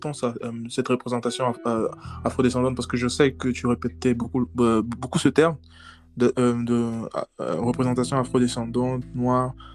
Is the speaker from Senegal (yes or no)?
no; Cameroon; Surtout que je suis camerounais